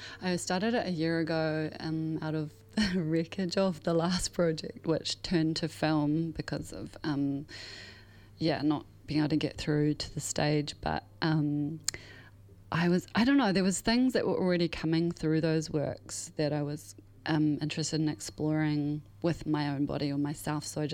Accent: Auckland, New Zealand; because it's my hometown

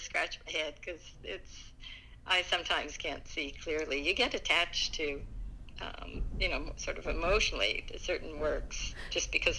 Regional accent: California, United States; And also, I grew up in California, and I used to, as a kid, catch these blue-bellied lizards.

